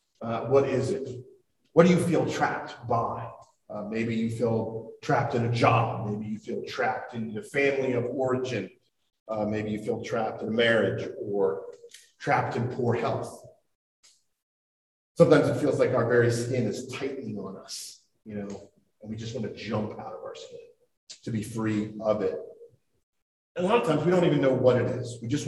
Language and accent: English; United States; you know, I'm an American. I can do what I want. I'm free.